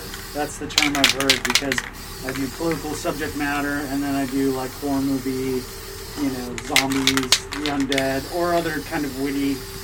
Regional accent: North Dakota, United States; because I'm from North Dakota, a small town in North Dakota. I grew up. I was an artist there.

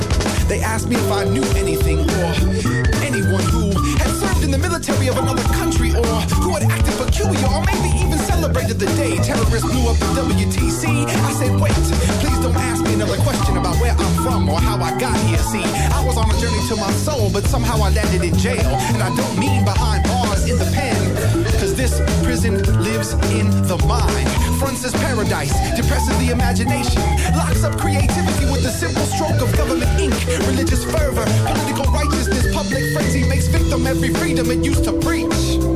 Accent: Chula Vista, California, United States; I'm from California, Chula Vista, near the Mexican border.

